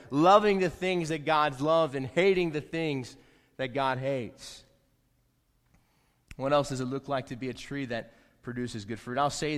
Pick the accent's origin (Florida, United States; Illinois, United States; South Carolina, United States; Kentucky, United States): South Carolina, United States; And even in Indiana, when it gets down to negative 9 degrees in December, and I'm from South Carolina, we love it.